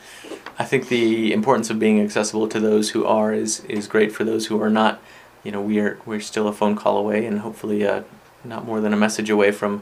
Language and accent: English; Albuquerque, New Mexico, United States; No, I mean, I grew up in Albuquerque. He was my doc since I was a little kid, lived down the street from me.